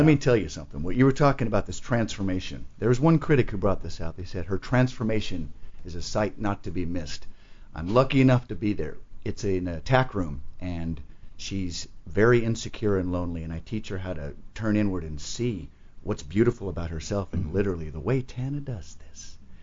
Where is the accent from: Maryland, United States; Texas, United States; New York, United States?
Texas, United States; Dallas; accent: twang; Originally Dallas, Texas.